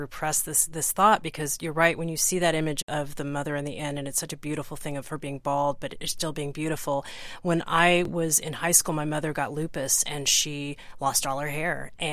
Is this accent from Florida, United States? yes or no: no; Texas, United States; I grew up in Texas. I went to a private school. I was like the only Black kid in my school, my class, for many, many years.